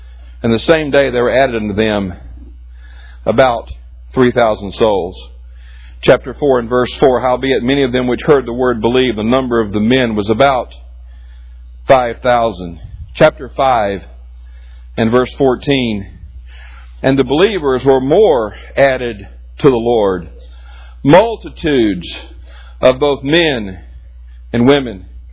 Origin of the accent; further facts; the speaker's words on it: United States; And what a wonderful thing for me as an American to stand there and look out across that sea of people